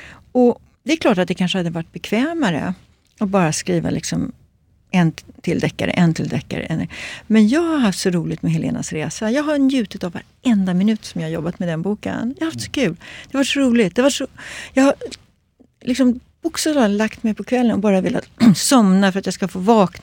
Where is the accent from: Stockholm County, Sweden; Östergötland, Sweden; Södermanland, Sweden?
Stockholm County, Sweden; Stockholm; born there; jag råkade födas i Stockholm i en familj som så liksom såg till att jag började plugga på universitetet.